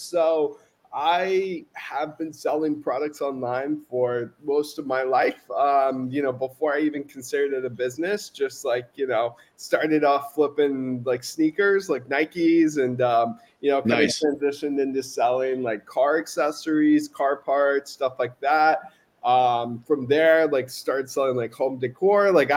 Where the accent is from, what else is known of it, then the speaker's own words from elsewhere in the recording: North Carolina, United States; Yeah, initially I'm from North Carolina.